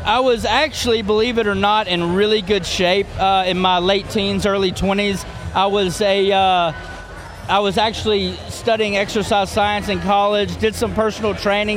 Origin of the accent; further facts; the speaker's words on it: Alabama, United States; So, grew up, born and raised in Alabama.